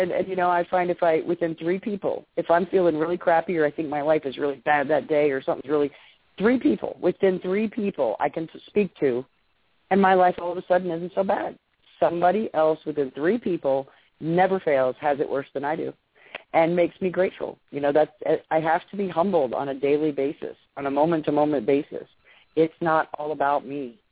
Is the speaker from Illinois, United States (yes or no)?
no; Florida, United States; where I grew up and the town I grew up in Florida is, I've been here for 35 years